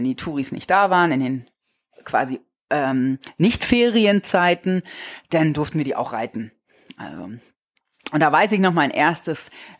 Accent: Wittdün, Schleswig-Holstein, Germany; Ich komme von Wütün oder aus Wütün von Amrum. Die Insel liegt so 2 Stunden außerhalb oder 2 Stunden mit der Fähre vom Festland weg. Also sehr behütet, sehr idyllisch, so ein bisschen wie Pippi Langstrumpf vielleicht groß geworden.

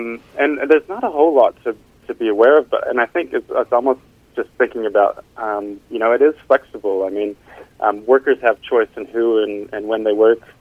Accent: United States; moved away; My personal journey coming to I grew up in the States. Now I live kind of 15,000 kilometers from my family.

